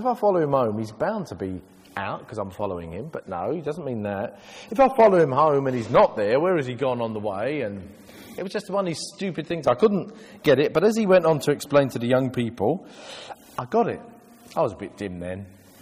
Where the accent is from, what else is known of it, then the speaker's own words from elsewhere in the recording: London, United Kingdom; born there; I was born in East London. My parents are 8 children, and so there was 10 of us in a little three-bedroomed council flat.